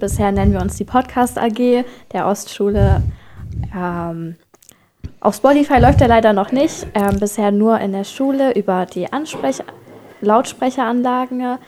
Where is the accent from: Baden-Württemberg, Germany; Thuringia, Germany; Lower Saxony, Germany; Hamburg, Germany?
Thuringia, Germany; Gera; born there; Ich bin auch in Gera geboren worden. Und ja, Gera ist an sich eine sehr schöne Stadt, wo ich auch gern bleiben würde